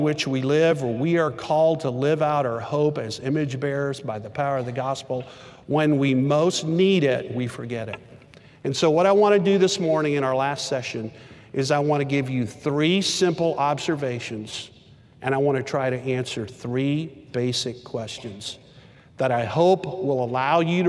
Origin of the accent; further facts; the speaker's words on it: Texas, United States; When I was a kid in the third grade on a dare, growing up in Texas on the playground